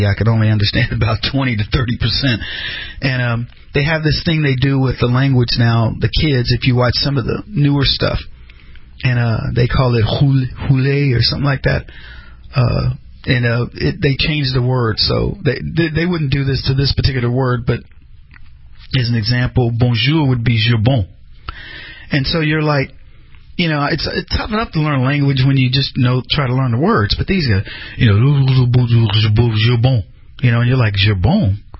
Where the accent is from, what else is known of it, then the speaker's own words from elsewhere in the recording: United States; As an American, I hate being lectured.